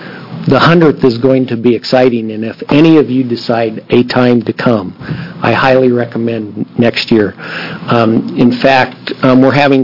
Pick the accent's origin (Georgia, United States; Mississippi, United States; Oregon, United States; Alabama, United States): Oregon, United States; Pendleton; also born or lived in Portland; I grew up in Pendleton, Oregon. my father worked for the state, and I, as a young child, as a high schooler, had to go to Portland, and I graduated from Grant High School.